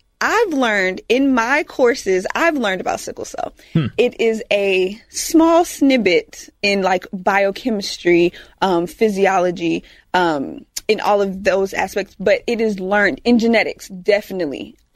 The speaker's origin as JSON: {"language": "English", "region": "Georgia", "country": "United States", "tie": "born there", "said": "back in the day, I was born in Georgia. So when I was born in 1991, they already added sickle cell in the newborn screenings."}